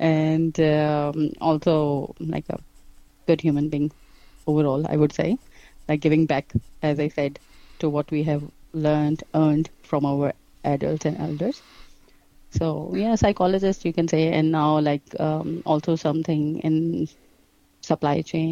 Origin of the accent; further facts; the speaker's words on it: Pakistan; now in New Zealand; I'm from Pakistan, basically.